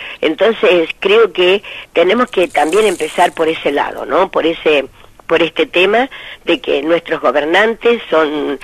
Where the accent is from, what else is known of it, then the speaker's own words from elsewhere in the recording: northern Argentina, Argentina; cuando vinimos del Malón de la Paz, de allá del norte argentino